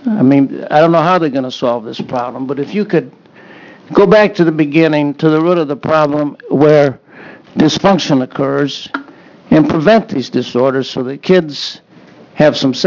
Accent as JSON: {"language": "English", "town": "Madras", "region": "Oregon", "country": "United States", "said": "from Madras. Been a family physician there for 35 years"}